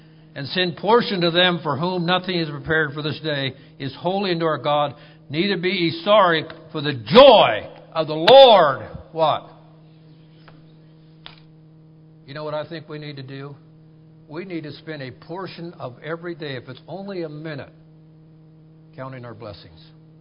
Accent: Ohio, United States; Remember when I grew up in Ohio, we had what we called the Ohio Blue Laws.

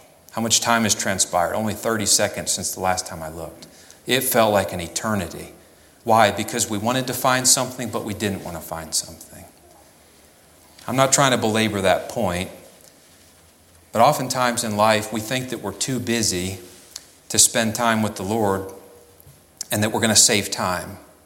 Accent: North Carolina, United States; You know, I'm from Cleveland County. Broad River runs through Cleveland County.

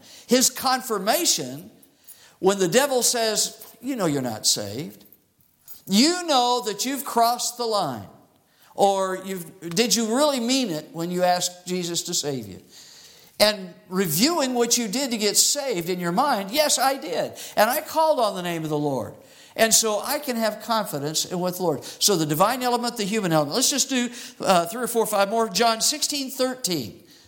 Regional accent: Arizona, United States; I grew up in Arizona

